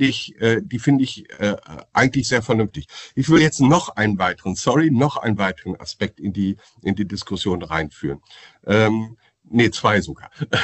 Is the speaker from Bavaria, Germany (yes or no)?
no; Münster, North Rhine-Westphalia, Germany; Meine Heimatstadt Münster